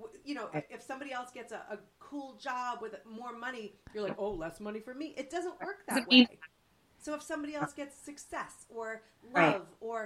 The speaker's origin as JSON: {"language": "English", "town": "Boston", "region": "Massachusetts", "country": "United States", "tie": "born or raised there", "lives_now": "Los Angeles, United States", "said": "'cause I grew up in Boston."}